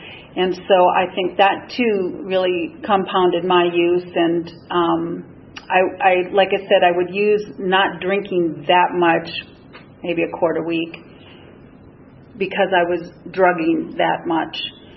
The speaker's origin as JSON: {"language": "English", "region": "Minnesota", "country": "United States", "said": "And I'm from Minnesota, excuse me, I forgot to tell you that."}